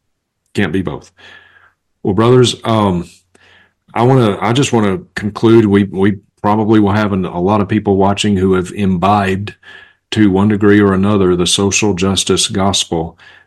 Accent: Vicksburg, Mississippi, United States; I'm originally from Vicksburg, which was about 45 miles due west of Jackson.

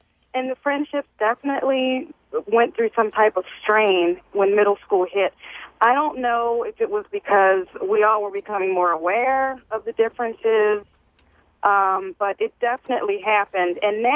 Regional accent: Maryland, United States; I'm also an African-American woman. I grew up in Harford County, Maryland in the 70s

